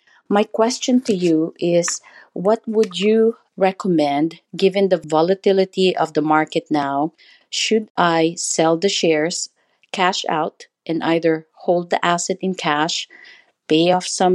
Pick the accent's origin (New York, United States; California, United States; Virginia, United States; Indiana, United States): California, United States; Hi, Paula. … I am from California.